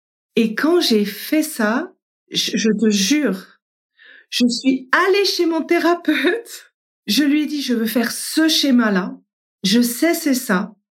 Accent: France; now in Switzerland; ça faisait déjà un moment que j'étais en Suisse, je suis française à la base

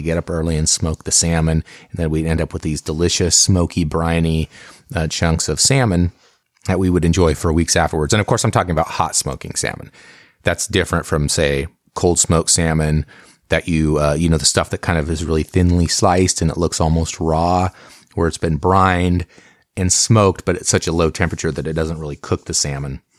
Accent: Oregon, United States; And for me, a lot of it stems from the fact that I grew up in Oregon here in the Pacific Northwest.

